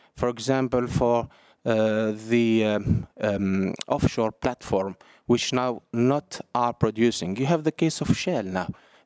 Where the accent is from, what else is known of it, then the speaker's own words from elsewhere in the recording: Tunisia; English is a second language; I introduce myself … I come from Tunisia, North Africa